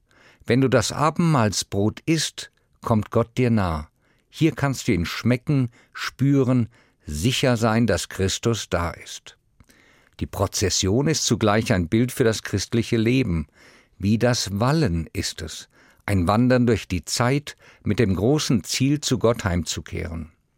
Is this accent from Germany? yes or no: yes; Hesse, Germany; Flurgönder gab es in meiner Heimat im Taunus nicht